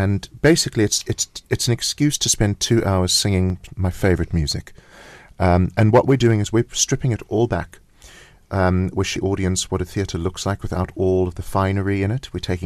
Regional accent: South Africa; No, we're South African.

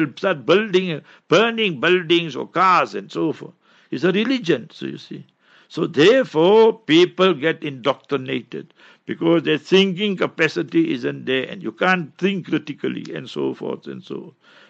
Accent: South Africa; I don't know if you'll know all these things, because I grew up in African township.

